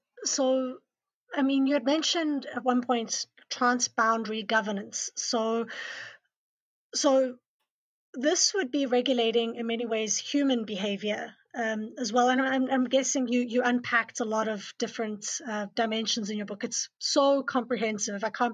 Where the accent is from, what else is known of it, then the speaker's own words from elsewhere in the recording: South Africa; now in Canada; myself as a South African citizen living in Canada